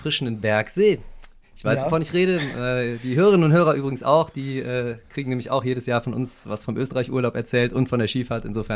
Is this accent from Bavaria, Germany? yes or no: no; Cologne, North Rhine-Westphalia, Germany; Ich bin in Porz groß geworden.